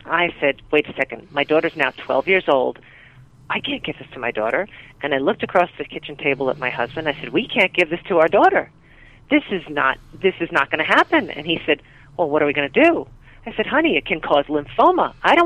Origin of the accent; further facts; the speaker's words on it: New York, United States; I may be a little pushier because I'm a New Yorker